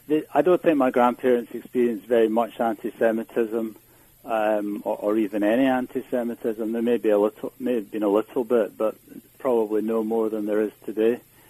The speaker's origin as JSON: {"language": "English", "town": "Glasgow", "region": "Scotland", "country": "United Kingdom", "tie": "born or raised there", "said": "when I was growing up in Glasgow"}